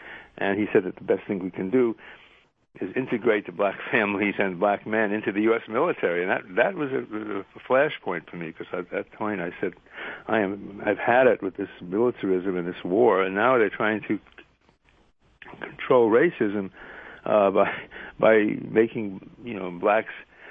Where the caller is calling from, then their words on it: New York City, New York, United States; because I'm calling from New York State, and New York City, rather. I live near Riverside Church